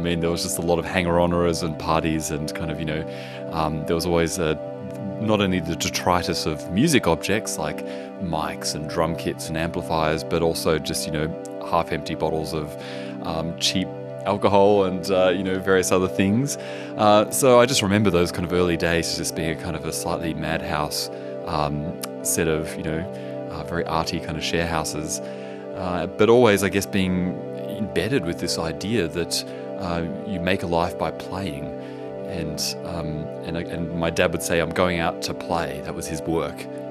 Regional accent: Melbourne, Victoria, Australia; also born or lived in Bendigo; Well, I was born in Bendigo in central Victoria, so former gold mining capital of Australia, and very young moved to Melbourne.

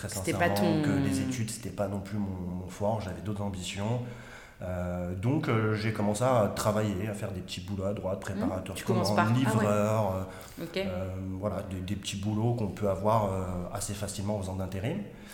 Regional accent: Saint-Priest, Auvergne-Rhône-Alpes, France; born there; Je suis né à Saint-Priest, donc en banlieue

